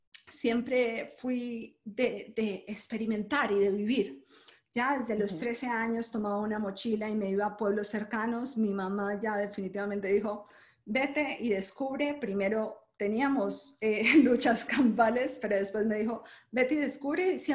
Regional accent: Huila, Colombia; Nací en Colombia, de hecho en un pueblito que se llama Colombia, que no se conoce ni los colombianos lo conocen, en medio de piedras y río

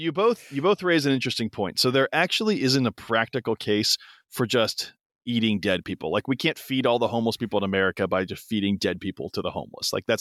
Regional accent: Washington, United States; I'm from Washington State, what every hippie in Washington State does every day already

